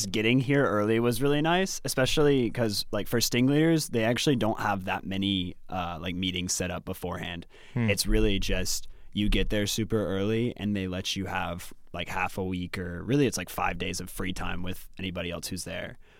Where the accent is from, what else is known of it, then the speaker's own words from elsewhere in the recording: Louisville, Kentucky, United States; I'm from Louisville, Kentucky. I'm a pastor's kid.